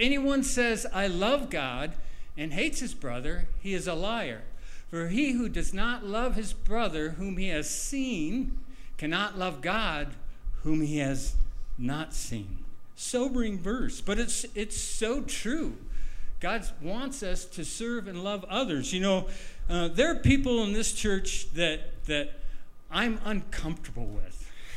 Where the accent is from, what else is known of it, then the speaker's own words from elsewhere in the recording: Iowa, United States; I haven't spent a lot of time with sheep, but I grew up in Iowa. I was certainly around sheep.